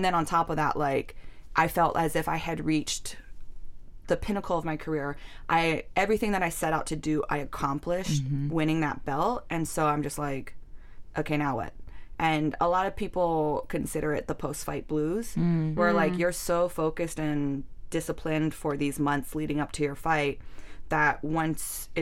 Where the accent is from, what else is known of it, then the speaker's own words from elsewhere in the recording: Hawaii, United States; I knew it was going to be even crazier because it's Hawaii, it's my hometown.